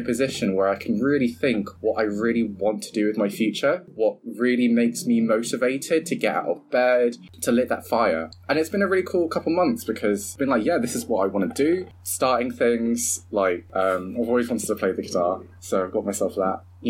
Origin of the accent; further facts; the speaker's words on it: England, United Kingdom; also born or lived in Hong Kong / Philippines / Isle of Man / Cyprus; And then I moved to the Isle of Man for about a year. And then to Cyprus for about 6 years. And then England from, year seven up.